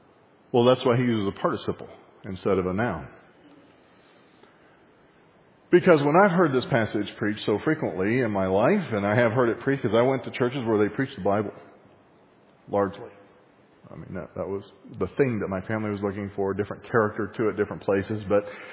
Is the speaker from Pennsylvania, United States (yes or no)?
no; Texas, United States; I was raised in Texas, and in Texas, we're nice and polite.